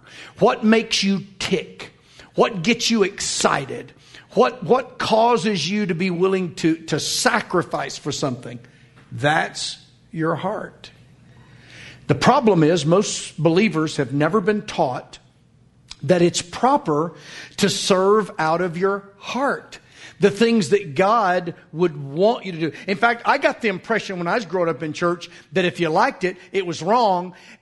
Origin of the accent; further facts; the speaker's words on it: Fort Smith, Arkansas, United States; I grew up in the Fort Smith, Arkansas area, where Hanging Judge Isaac Parker had his courtroom.